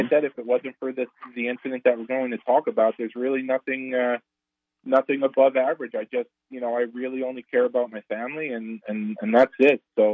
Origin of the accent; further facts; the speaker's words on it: Queens, New York, United States; I grew up in New York. I was born in 1970, grew up in Queens, went to school, high school, didn't do anything special, got good grades.